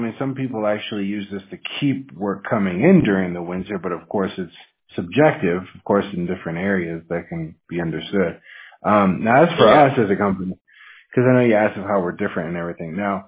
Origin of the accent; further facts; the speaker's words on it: Monroe, Washington, United States; I'm actually from Monroe. I don't know if you know it, since Snohomish County.